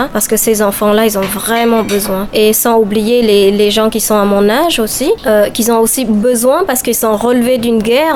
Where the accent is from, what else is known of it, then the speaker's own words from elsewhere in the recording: Cambodia; now in France; c'est le fait que j'ai quitté le Cambodge, il y avait la guerre.